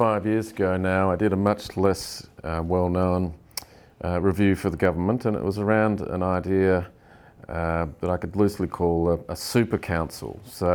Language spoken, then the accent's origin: English; Australia; I think also as an Australian investor, currency is such an important bit of the equation.